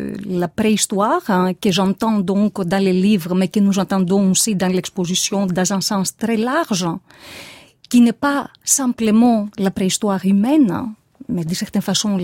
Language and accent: French; Greece; accent: Greek; French is a second language; je suis grecque, comme tout le monde peut le comprendre d'après mon accent rocailleux. Mais, donc, j'ai fait des études d'histoire à Athènes.